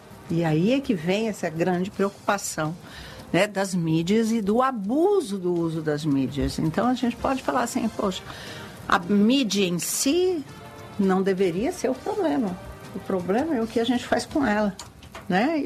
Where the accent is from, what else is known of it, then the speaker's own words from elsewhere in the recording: São Paulo, Brazil; eu não sou baiana, eu sou paulista